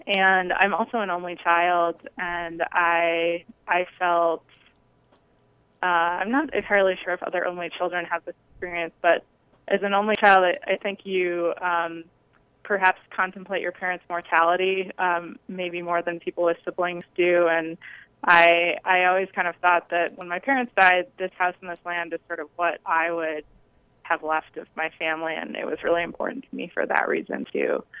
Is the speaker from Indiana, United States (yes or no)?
no; Chicago, Illinois, United States; also born or lived in Santa Fe, United States; I was born in Santa Fe, New Mexico, and my parents are from here, but I grew up mostly in Chicago.